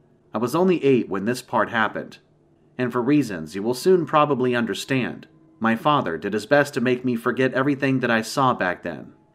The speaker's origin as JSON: {"language": "English", "town": "Boston", "region": "Massachusetts", "country": "United States", "tie": "born or raised there", "said": "Growing up in Boston, I couldn't imagine ever not wanting to come back."}